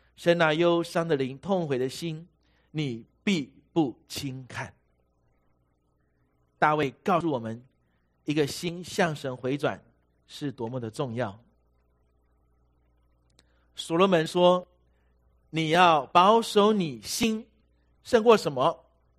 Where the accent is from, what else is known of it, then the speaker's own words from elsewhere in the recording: Taiwan; 我是一个外省背景长大的，从小在我们的家里，我们家就是说宁波话， 我到了学校，学校的同学要说台语，老师教导我们要说普通话，我很混乱。